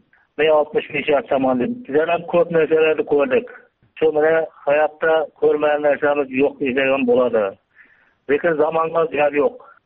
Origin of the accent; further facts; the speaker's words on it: Gurlan, Xorazm Region, Uzbekistan; Xorazm viloyatidan Gurlan ayamdanman.